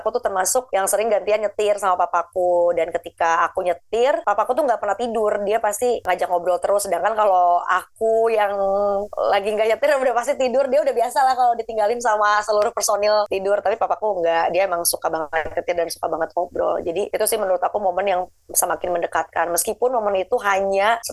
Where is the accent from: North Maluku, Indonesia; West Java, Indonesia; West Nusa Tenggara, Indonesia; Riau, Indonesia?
West Java, Indonesia; Bandung; karena kami tuh orang Bandung, dan papaku tuh asli banget orang Bandung